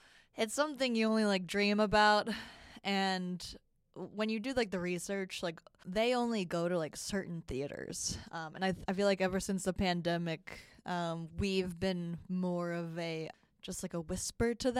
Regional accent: Londonderry, New Hampshire, United States; Okay. So mainly I grew up in the New England area. I was a baby. Where was I a baby? I want to say, like, most of my, like, childhood from, like, baby to, what age was I? 10 years old. I lived in Londonderry, New Hampshire.

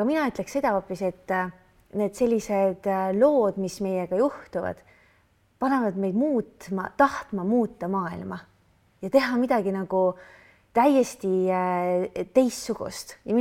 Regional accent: Viljandi, Viljandi County, Estonia; mina siis alustasin siis täiesti tavalise tüdrukuna Viljandist, olen pärit ja käisin täiesti tavalises koolis ka.

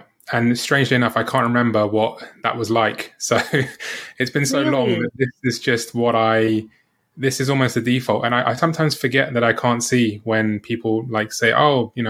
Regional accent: London, United Kingdom; I am from London, England, born and raised.

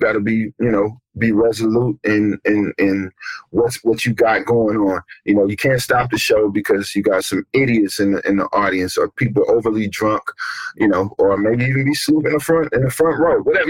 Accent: Ferguson, Missouri, United States; Again, growing up in Ferguson, that all of that has me semi-sensitive on what can happen

